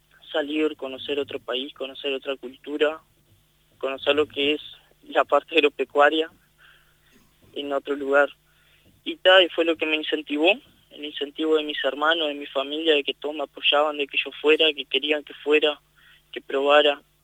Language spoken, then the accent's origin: Spanish; Tomás Gomensoro, Artigas, Uruguay; llegó la invitación a un grupo de productores que hay acá en mi pueblo, en Tomás Comensoro